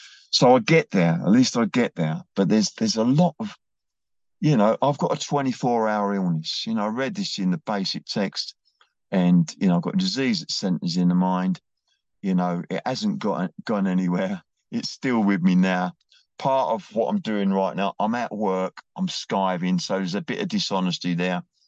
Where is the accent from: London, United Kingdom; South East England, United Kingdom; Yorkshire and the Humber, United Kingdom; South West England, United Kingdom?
London, United Kingdom; Blackheath; born there; I was born in Blackheath in southeast London.